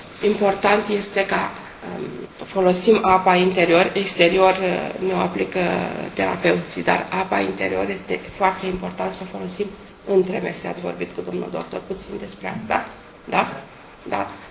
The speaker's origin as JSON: {"language": "Romanian", "country": "Romania", "said": "l-am transpus în cuvinte românești pentru că noi suntem români."}